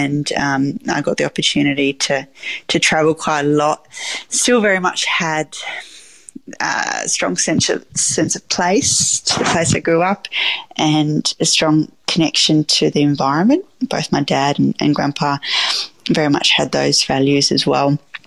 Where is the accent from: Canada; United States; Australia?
Australia; Bordertown, South Australia; So I grew up on the farm. My grandparents were there, and it was great. And growing up in Bordertown was a lovely place to grow up.